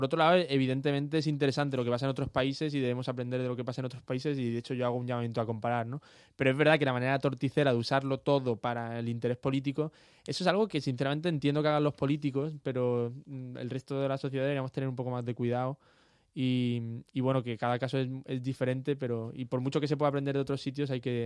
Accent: Málaga, Andalusia, Spain; sobre todo de niño, porque además en Málaga, o por lo menos en mi entorno de Málaga, casi nadie aprendía nada de flamenco

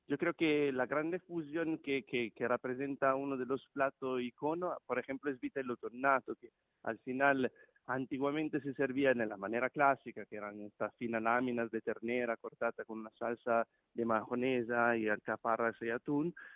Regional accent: Italy; Spanish is a second language; also born or lived in London; now in Spain; Yo soy italiano, pero claro, un italiano que ha viajado un poquito, ha estado en algunos sitios en Asia, entonces está en Londres, me creé un poquito ahí.

